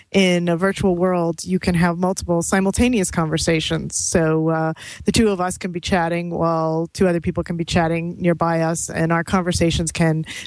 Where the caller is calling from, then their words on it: Weston, Massachusetts, United States; I'm coming from Weston, Massachusetts, just outside Boston.